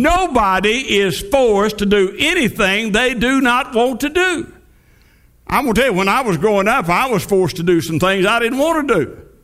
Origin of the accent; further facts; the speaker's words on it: Lindsay, Oklahoma, United States; I remember when I was growing up in Lindsay, Oklahoma, and I stayed with my grandmother and grandfather.